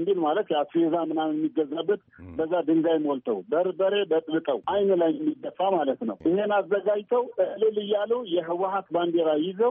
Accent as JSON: {"language": "Amharic", "town": "Wolkait", "region": "Tigray", "country": "Ethiopia", "tie": "born or raised there", "said": "የእኛ የወልቃይትና የትግራይ ተወላጆች መለያ መሆን አልነበረበትም"}